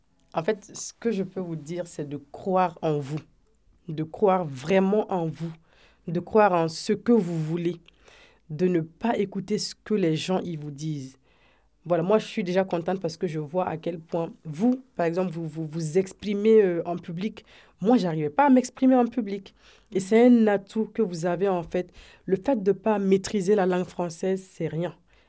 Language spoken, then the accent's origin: French; Burkina Faso; now in France; Moi, je suis burkinabé, Afrique de l'Ouest, Burkina Faso.